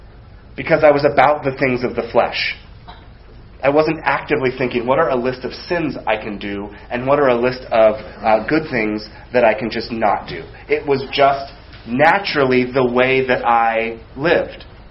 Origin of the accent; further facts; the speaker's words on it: United States; And it's frustrating as an American